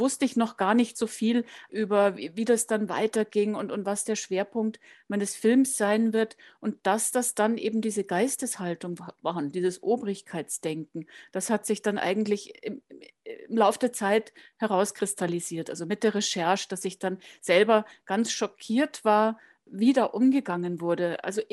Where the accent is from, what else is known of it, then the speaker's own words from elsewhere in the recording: Germany; now in Austria; weil man mich ja einfach hört als Deutsche. Also ich klinge vielleicht für Leute außerhalb von Österreich österreichisch, aber in Österreich werde ich immer die Deutsche sein.